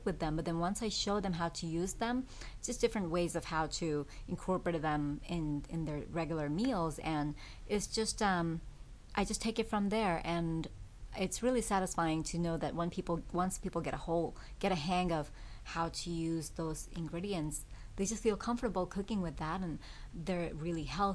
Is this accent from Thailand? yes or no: yes; Thailand; I am from Thailand, and I grew up eating all these recipes.